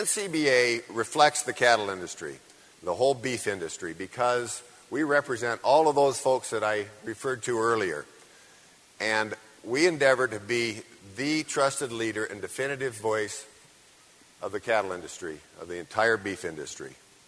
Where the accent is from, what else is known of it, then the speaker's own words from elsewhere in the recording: Montana, United States; I'm from Montana, and we've got a lot of old ranches in Montana, so I thought, till I went to Florida.